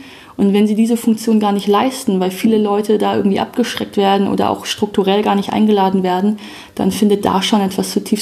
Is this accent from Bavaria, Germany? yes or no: no; Wuppertal, North Rhine-Westphalia, Germany; ich bin 28 Jahre alt, komme gebürtig aus Wuppertal